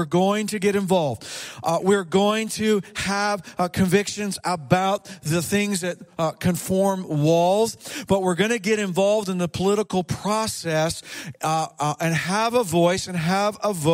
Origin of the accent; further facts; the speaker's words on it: Montreal, Quebec, Canada; born there; and I have French Canadian heritage, born in, well, kind of. I was born on the West Island of Montreal. I guess that doesn't really count to be a Francophone, but it's close. It's close. It's in Quebec.